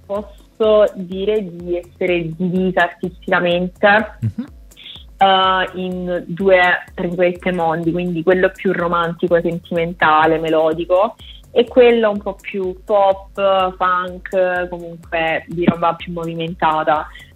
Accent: Manduria, Apulia, Italy; nel mio paese qui a Manduria

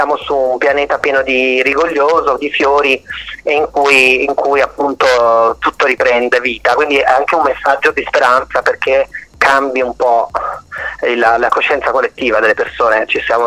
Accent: Veneto, Italy; now in Rome, Italy; avendo lo studio di abitazione a Roma, perché io sono veneto, però vivo a Roma da 20 anni

